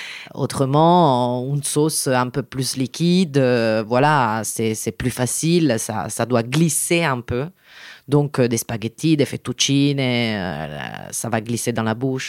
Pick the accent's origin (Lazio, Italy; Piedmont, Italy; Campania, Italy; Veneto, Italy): Lazio, Italy; Rome; French is a second language; Mais même, je suis romaine de Rome.